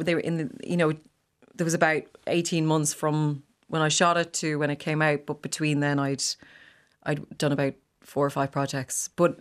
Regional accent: Ireland; We shot through the summer, so being Irish, I was not ready for the heat.

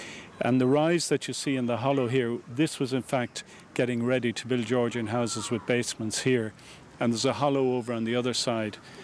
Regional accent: Limerick, Munster, Ireland; I'm an architect and urban designer. I'm from Limerick, and I've had the privilege over the last 30 or 40 years of working in Limerick

